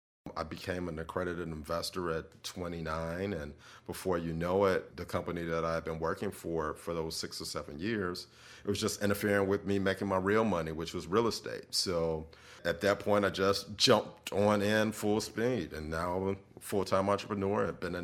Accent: Chicago, Illinois, United States; I'm from the Windy City from Chicago.

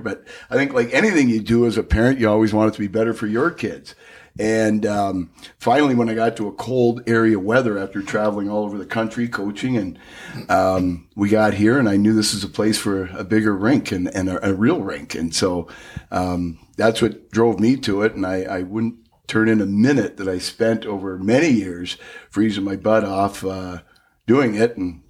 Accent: Cornwall, Ontario, Canada; Well, I grew up in Cornwall, Ontario, Canada, and in a very popular hockey community, being an hour from Montreal, 4 hours from Toronto, and 10 minutes from the state of New York.

